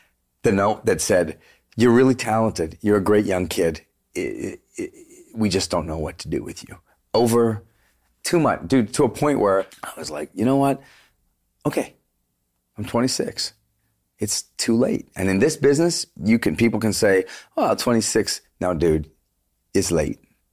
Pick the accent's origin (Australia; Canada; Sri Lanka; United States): Canada; Vancouver, British Columbia; We're from Vancouver.